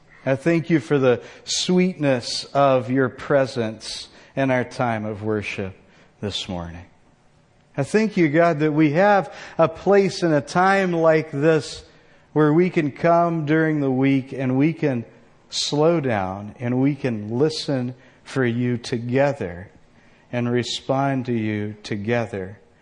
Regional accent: Texas, United States; I had a football coach when I was growing up in Texas named Coach Vergara.

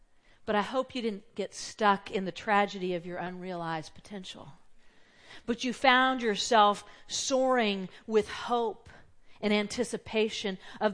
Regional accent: Redlands, California, United States; A few weeks ago, I had to travel to my hometown of Redlands, California.

